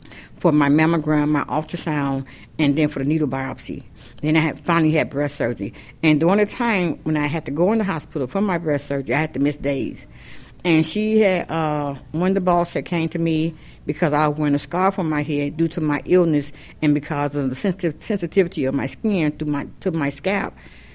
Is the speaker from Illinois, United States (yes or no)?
yes; Chicago, Illinois, United States; I'm from Chicago